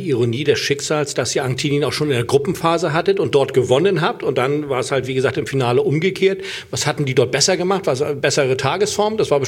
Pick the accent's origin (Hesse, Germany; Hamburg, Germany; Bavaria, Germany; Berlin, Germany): Hamburg, Germany; ich als gebürtiger Hamburger kann es natürlich verstehen, dass man früher oder später in Hamburg landet